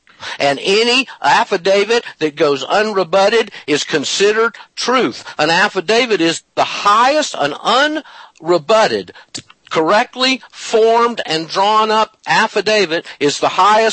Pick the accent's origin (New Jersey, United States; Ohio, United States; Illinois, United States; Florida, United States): Florida, United States; Panama City; the property records of Bay County, Florida, Panama City, my hometown, back in 1992 on December 31st.